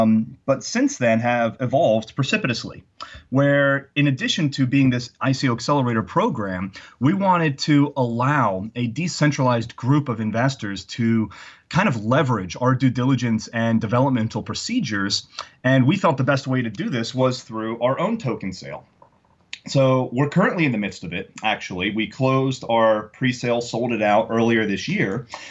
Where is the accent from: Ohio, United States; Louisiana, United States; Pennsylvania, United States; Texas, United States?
Pennsylvania, United States; Philadelphia; I'm originally from Philly, so actually currently in my old bedroom from high school, kind of bringing back some old funny memories.